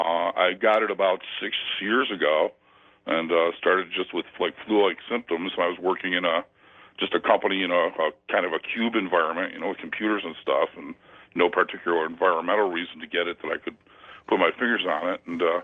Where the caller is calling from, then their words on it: Buffalo, New York, United States; I'm calling from Buffalo, WBEN.